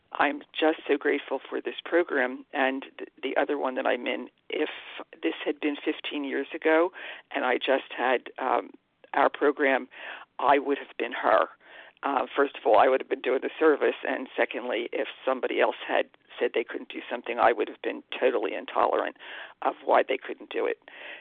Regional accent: East Coast, United States; I'm from the East Coast

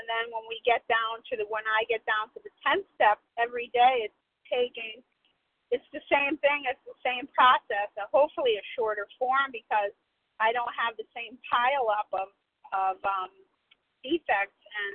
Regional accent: Connecticut, United States; I'm from Connecticut, recovered.

